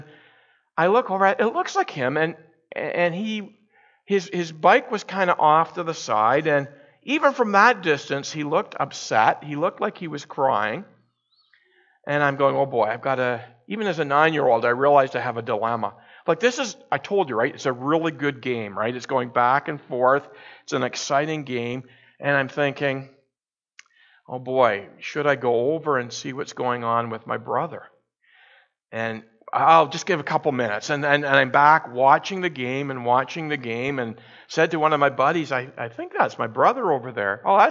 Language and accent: English; Orillia, Ontario, Canada; I had a couple of funerals in Orillia, and I went back to my hometown